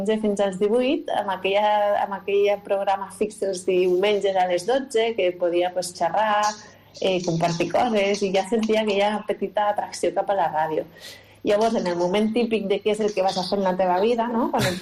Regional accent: Catalonia, Spain; now in Barcelona, Spain; Quan surto de Terralta, jo soc de la Terralta, quan me'n vaig d'allí surto a estudiar a Barcelona

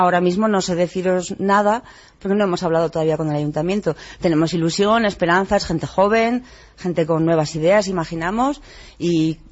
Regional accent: Fustiñana, Navarre, Spain; yo cuando era cría, yo soy de Fustiñana, vivía allí, y era una aventura venir a Tudela

